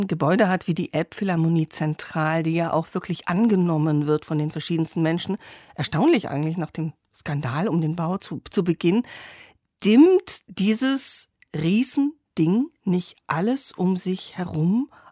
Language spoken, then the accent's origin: German; Hamburg, Germany; Ich bin Hamburgerin